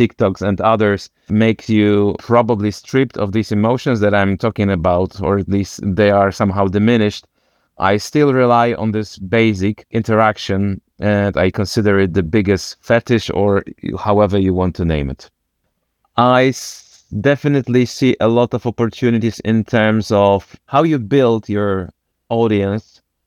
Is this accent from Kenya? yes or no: no; Wrocław, Lower Silesian Voivodeship, Poland; English is a second language; I come from Wrocław.